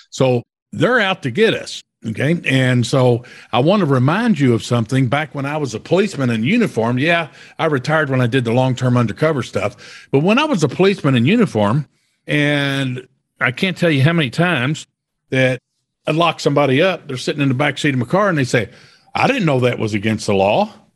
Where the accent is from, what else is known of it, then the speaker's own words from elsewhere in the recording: Louisville, Kentucky, United States; for example, in my hometown here in Louisville, Kentucky, yeah, we've got HUD, we got the state.